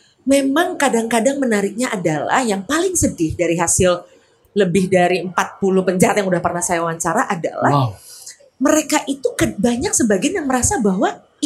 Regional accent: Jakarta, Indonesia; Jadi kalau saya anak Jakarta

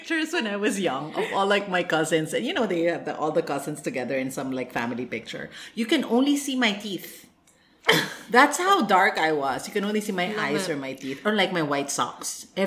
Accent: Philippines; And I said, malangganya sa Pilipinas. In the Philippines, we are presidents. We are babaylans. We are warriors.

